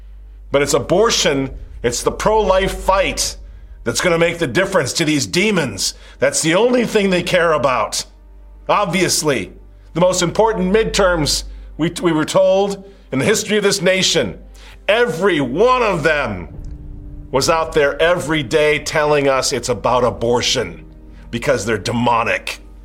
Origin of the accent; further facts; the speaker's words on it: United States; I'm not a Republican, but I'm an American and I'm a Catholic